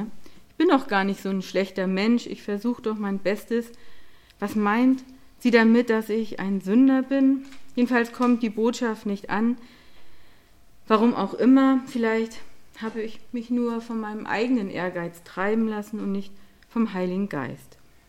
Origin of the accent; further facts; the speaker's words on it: Lower Saxony, Germany; trifft man sich in der alten Heimat, also ich komme aus der Lüneburger Heide.